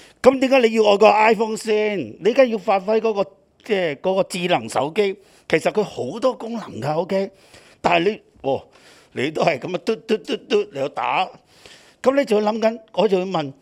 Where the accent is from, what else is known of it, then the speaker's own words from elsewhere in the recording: Hong Kong; 其实我哋香港人咧数算日子系好叻嘅。